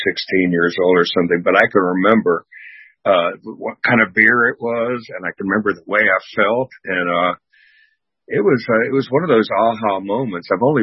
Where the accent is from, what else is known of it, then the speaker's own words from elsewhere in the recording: Florida, United States; now in Atlanta, United States; I was born here in Atlanta at Piedmont Hospital when my parents were Emory students. And my dad was a law student there and my mom was an undergraduate, young parents. We lived here in Atlanta until they both graduated from Emory and then moved down to South Florida, Broward County, Florida